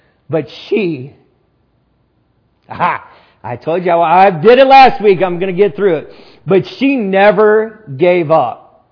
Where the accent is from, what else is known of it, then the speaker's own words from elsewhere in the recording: Michigan, United States; Growing up in Michigan, we had our share of heavy snowfalls during the winters.